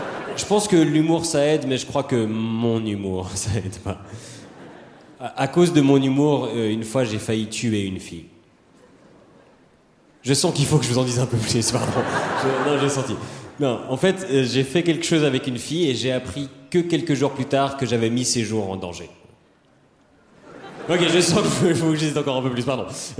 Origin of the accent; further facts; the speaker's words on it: Switzerland; Et en tant que bon Suisse empreint de neutralité, je suis arrivé à un compromis.